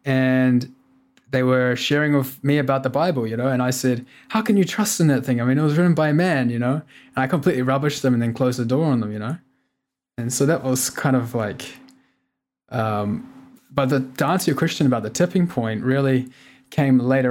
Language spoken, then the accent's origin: English; Auckland, New Zealand; also born or lived in New Plymouth; I grew up in Auckland and New Plymouth, New Zealand, and I had a loving family. In fact, when I was 1 year old, my parents split, and I lived with my stepfather and my mother and two siblings.